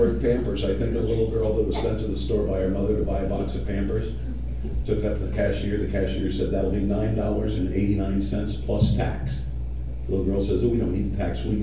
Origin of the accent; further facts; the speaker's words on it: Philadelphia, Pennsylvania, United States; And I grew up in Philadelphia, very tough neighborhood in Philadelphia.